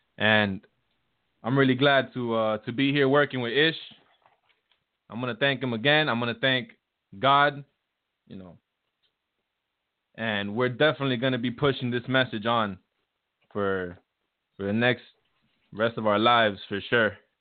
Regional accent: Miami, Florida, United States; Born and raised in Miami, South Florida, immigrant parents.

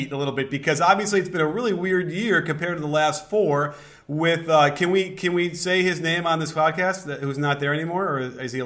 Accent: Chicago, Illinois, United States; moved away; I remember growing up in Chicago that it was what that could be like, but, man, it's been a while.

